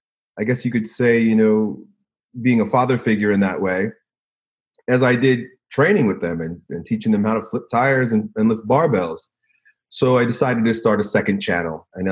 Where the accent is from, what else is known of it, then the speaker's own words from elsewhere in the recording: New York, United States; I was raised on Long Island in New York, which at the time, as is most suburbs of cities, and particularly New York, it's segregated in a way